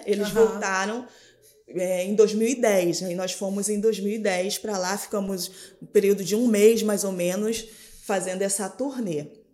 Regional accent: Rio de Janeiro, Brazil; eu fui nascida em comunidade, eu sou cria da Vila Cruzeiro, do Complexo da Penha

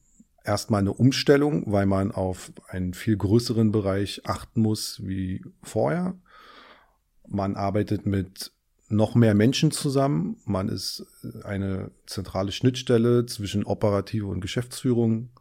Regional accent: Berlin, Germany; Ich bin gebürtiger Berliner. Bin im Osten der Stadt aufgewachsen und mit Mitte 20 quasi dann in den Westen gezogen und lebe aktuell in Charlottenburg und fühle mich da auch sehr wohl, ja.

